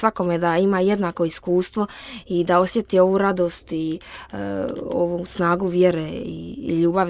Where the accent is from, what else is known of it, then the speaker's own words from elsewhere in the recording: Split, Split-Dalmatia County, Croatia; dolazim iz Splita, učenica sam druge gimnazije